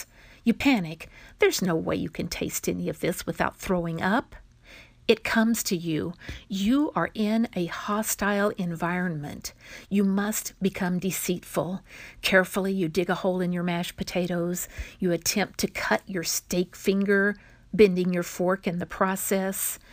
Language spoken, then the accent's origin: English; Cimarron, United States; from Cimarron.